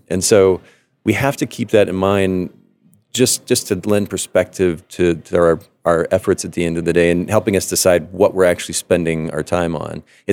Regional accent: Japan; I grew up in Japan, and the Japanese word is Bokeh.

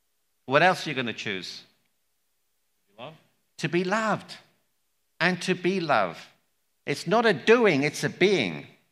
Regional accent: India; So I'm Indian, so with our kids, we want them to get very, very high grades, like 100 out of 100.

